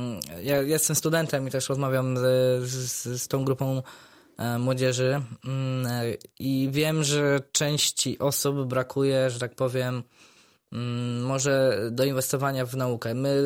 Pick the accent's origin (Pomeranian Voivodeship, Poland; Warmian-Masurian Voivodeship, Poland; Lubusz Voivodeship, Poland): Lubusz Voivodeship, Poland; Buchałów; Ja jestem z gminy Świdnica z Buchała.